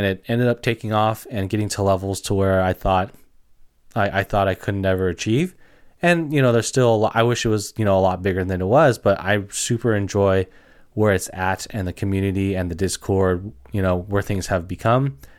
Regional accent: California, United States; I'm a fan because he's from the Central Valley and I'm also from the Central Valley.

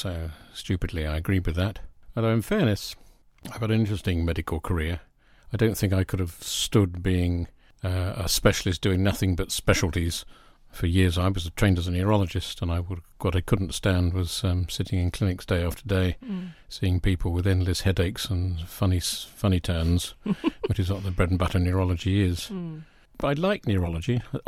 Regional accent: London, United Kingdom; born there; accent: none; I was born in North London and moved all over the country since, as I've got no accent at all because it's all been levelled off, if you like.

